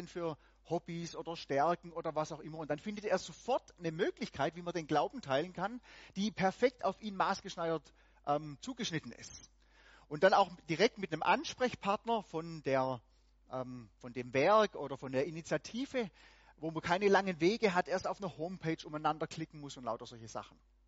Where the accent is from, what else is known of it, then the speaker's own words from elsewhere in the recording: Baden-Württemberg, Germany; Ich bin aus dem Hohenlohe-Kreis. Und wir haben schon an verschiedenen Plätzen gewohnt. Und im Moment wohnen wir wieder in Süddeutschland.